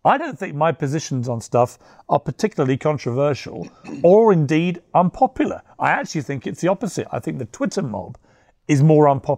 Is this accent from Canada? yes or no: no; United Kingdom; But of course, I'm British. And the Brits, you know, if someone punches us in the face, we're always going to whack back.